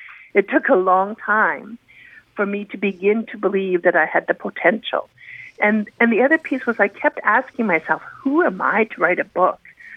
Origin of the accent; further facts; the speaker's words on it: Kamloops, British Columbia, Canada; as a psychiatric nurse in acute psych in my hometown of Kamloops